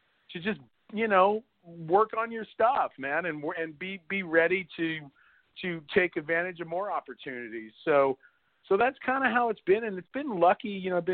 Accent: Laguna Beach, California, United States; also born or lived in Brooklyn; I was born in Brooklyn, and my dad started getting successful, and so we moved out to California right around 7-8, right in that area. So I moved from Brooklyn to Laguna Beach, California, if you can imagine that move.

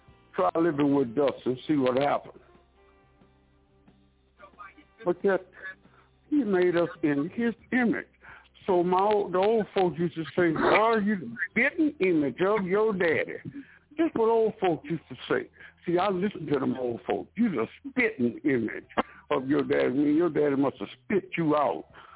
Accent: Baton Rouge, Louisiana, United States; from Baton Rouge.

